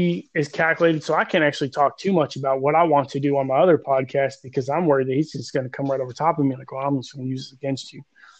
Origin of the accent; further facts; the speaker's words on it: Oklahoma, United States; obviously I'm from Oklahoma